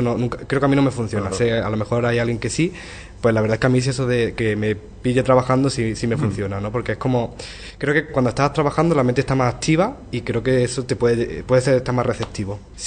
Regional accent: Priego, Spain; moved away as an adult; now in Madrid, Spain; Yo soy de aquí de Priego y hasta los 18 estuve viviendo aquí. Luego, como la mayoría de la gente, fui a la universidad y desde hace 2 años vivo en Madrid.

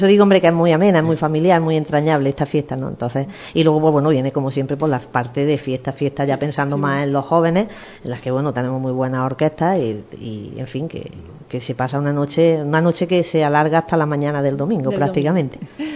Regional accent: Fuente Toja, Spain; born there; yo soy tojeña vamos, que nací en Fuente Toja, que no me fui ni a nacer a un hospital, nací en mi casa en Fuente Toja.

